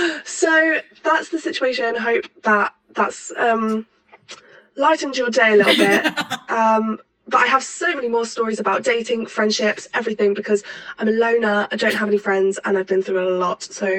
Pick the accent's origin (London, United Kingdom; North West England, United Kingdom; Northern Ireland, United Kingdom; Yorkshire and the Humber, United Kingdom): London, United Kingdom; I was born and raised in London. It's a big city.